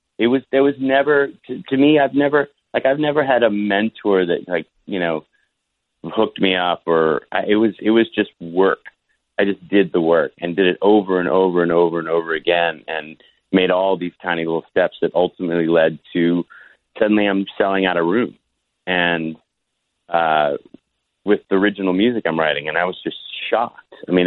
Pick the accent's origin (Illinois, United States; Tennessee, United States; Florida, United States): Tennessee, United States; Nashville; especially growing up in Nashville, like I didn't have access to a lot of the kind of indie music scene that maybe people had in bigger towns.